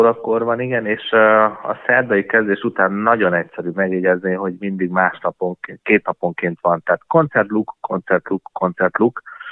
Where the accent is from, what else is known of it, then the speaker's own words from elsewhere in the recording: Hungary; tehát mi magyarok vagyunk, és imádjuk a hazánkat, de azért mi Európának a szélén vagyunk